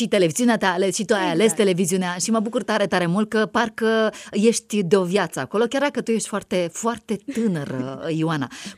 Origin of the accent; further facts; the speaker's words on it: Ploiești, Prahova, Romania; eu sunt ploieșteancă.